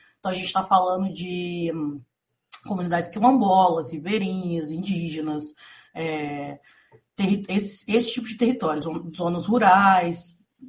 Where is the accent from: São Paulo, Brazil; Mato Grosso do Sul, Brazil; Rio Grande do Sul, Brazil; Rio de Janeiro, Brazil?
Rio de Janeiro, Brazil; Pinheiral; Eu falo aqui de Pinheiral, que é uma cidade do interior do estado do Rio de Janeiro, uma periferia rural onde eu nasci e fui criada.